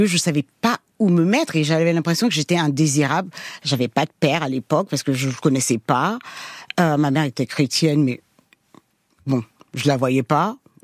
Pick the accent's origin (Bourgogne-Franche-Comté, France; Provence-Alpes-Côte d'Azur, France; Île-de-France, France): Île-de-France, France; Trappes; born there; en disant que je suis née à Trappes. Il faut que je vive là.